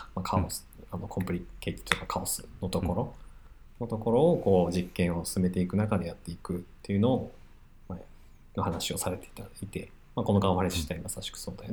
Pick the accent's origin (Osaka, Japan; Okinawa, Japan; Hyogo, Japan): Osaka, Japan; accent: Kansai dialect; で僕大阪出身なんで、